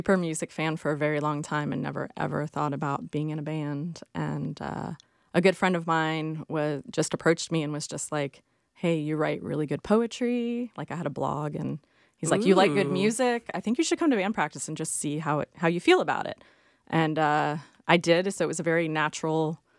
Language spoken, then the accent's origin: English; St. Petersburg, Florida, United States; now in Charlotte, United States; I'm from St. Petersburg, Florida, but have lived in Charlotte longer than I did in St. Pete, so I consider it hometown.